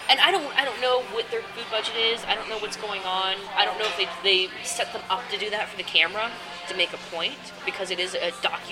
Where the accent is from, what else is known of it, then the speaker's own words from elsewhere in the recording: United States; as a country, as an American, I can say my country has a problem with our weight.